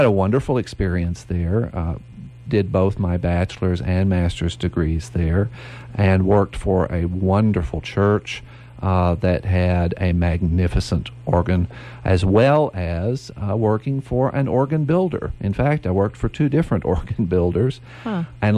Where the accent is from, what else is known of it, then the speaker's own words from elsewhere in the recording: Las Cruces, New Mexico, United States; also born or lived in Hobbs / Artesia; Actually, I was born in New Mexico. I was born in Hobbs and have also lived in Artesia, but I went to Alameda Junior High and I went to Mayfield High School